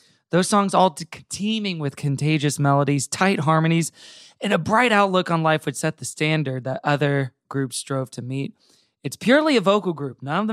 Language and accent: English; Tulsa, Oklahoma, United States; born there; Yeah, my sister went there, so I was born in Tulsa, Oklahoma.